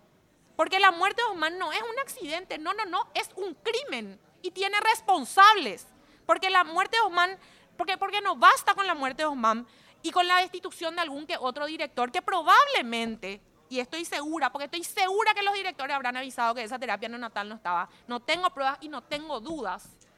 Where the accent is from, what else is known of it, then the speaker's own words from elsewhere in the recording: Paraguay; pero sobre todo como paraguaya